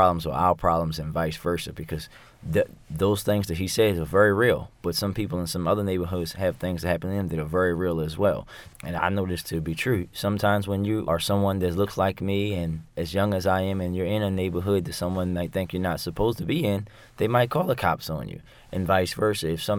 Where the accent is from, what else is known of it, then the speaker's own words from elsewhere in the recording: Maryland, United States; I grew up in Park Heights and actually lived there when the first blue light cameras came.